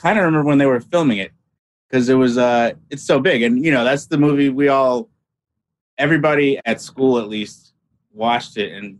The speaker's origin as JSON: {"language": "English", "town": "Chicago", "region": "Illinois", "country": "United States", "tie": "born or raised there", "said": "well, I grew up near Wrigley Field, so I don't know what that's like because people were drunk screaming my entire life outside of my bedroom window"}